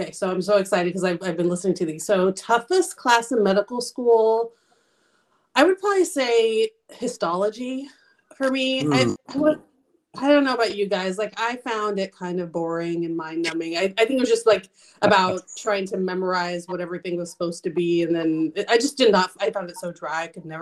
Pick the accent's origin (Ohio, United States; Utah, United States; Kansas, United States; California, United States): California, United States; Lake Almanor; So, I am from Northern California. I'm from a rural area. I was born and raised in an area. So, it was called Lake Almanor, California.